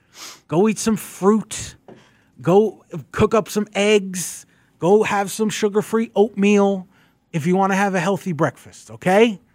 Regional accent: New York, United States; now in Atlanta, United States; I grew up in New York, moved here to Atlanta.

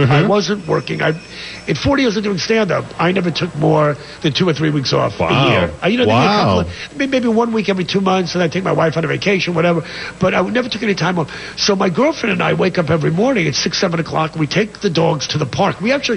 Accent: Scarsdale, New York, United States; now in Los Angeles, United States; Long, winding driveways, which reminds me close to where I grew up in New York, Scarsdale.

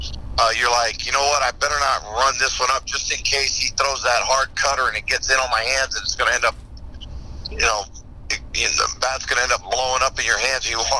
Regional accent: Tampa, Florida, United States; I live in Tampa, or I grew up in Tampa

